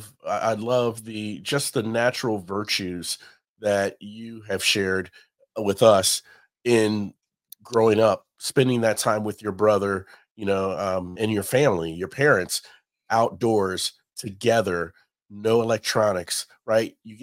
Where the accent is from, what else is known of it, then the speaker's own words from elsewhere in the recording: Cincinnati, Ohio, United States; I'm from Cincinnati, Ohio, and have made many trips to Kentucky and Tennessee.